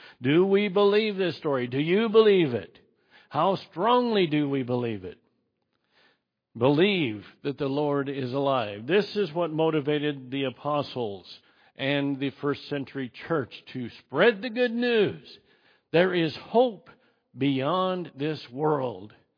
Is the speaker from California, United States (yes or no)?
no; Idaho, United States; And up where I was raised in Idaho, you can go up and see the remains of those gold rushes